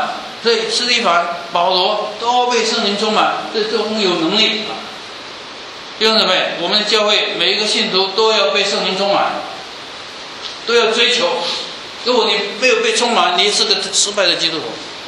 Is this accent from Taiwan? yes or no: no; Guangdong, China; 我们全家都是饮茶的，我们广东人。